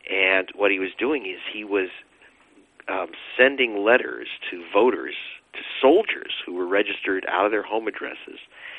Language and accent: English; United States; moved away as an adult; now in London, United Kingdom; as you can tell from my accent, I may report for BBC out of London, but I'm simply an American in exile